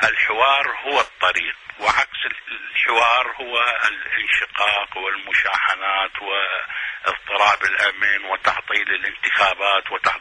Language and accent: Arabic; Iraq; نحن كنا أبناء العراق وكنا معنيين بهذا البلد